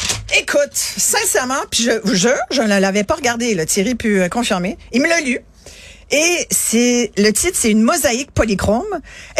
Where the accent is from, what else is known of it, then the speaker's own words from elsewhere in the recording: Montreal, Quebec, Canada; Je suis québécoise. Là. Je suis née à Montréal. C'est-à-dire, j'habite à Montréal. Je suis québécoise. Et oui, c'est dans le Canada.